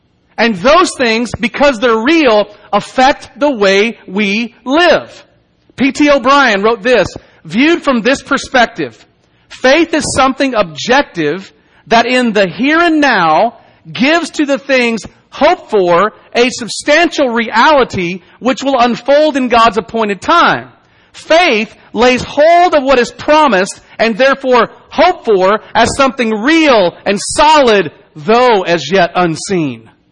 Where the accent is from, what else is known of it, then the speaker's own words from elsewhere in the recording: Dallas, Texas, United States; many of you have ever been to Dallas, Texas. If you're lucky, all of you. It's where I grew up. It's my hometown.